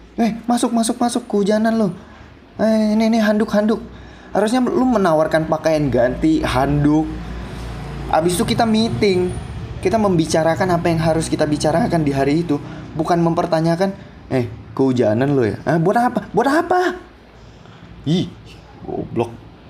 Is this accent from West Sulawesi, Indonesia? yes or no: no; Pontianak, West Kalimantan, Indonesia; Di Jakarta. Sama di Pontianak, kampung halaman gue.